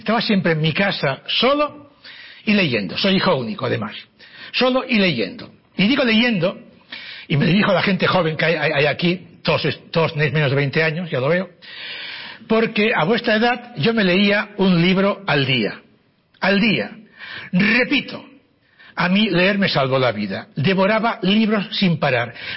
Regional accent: Barcelona, Catalonia, Spain; born there; first language Catalan; Spanish is a second language; Nací en Barcelona en el año 47, tengo 71 años de edad, y yo nací en Barcelona en una posguerra. Mi idioma es catalán, no podía hablarlo

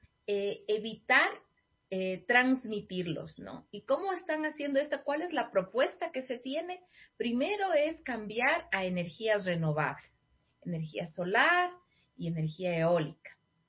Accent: Ecuador; muchos en mi país, Ecuador

